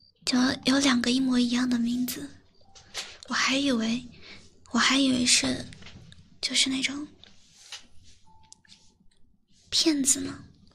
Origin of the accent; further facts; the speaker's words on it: Xiangyang, Hubei, China; 因为我老家不是在湖北襄阳吗